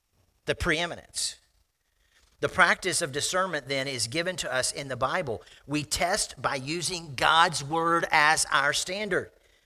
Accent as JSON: {"language": "English", "town": "Lakeland", "region": "Florida", "country": "United States", "tie": "born or raised there", "said": "I grew up in Florida. If you fly into Florida, one thing will amaze you is the number of lakes, like by the thousands of them. My hometown is Lakeland."}